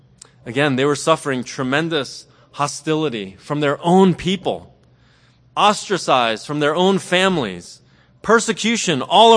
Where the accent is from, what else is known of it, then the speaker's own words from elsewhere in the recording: Philadelphia, Pennsylvania, United States; And it's not just because I'm from Philly and I love Rocky Balboa.